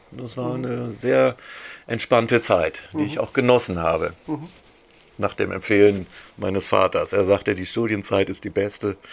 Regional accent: Hamburg, Germany; ich bin ja Hamburger, ich habe Familie und Freunde

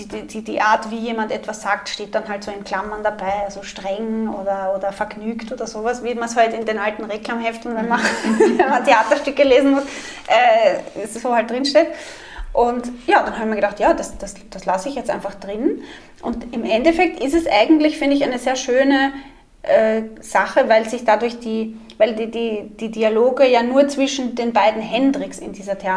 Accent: Austria; Sagt man ja bei uns in Österreich, die ledige Semmel.

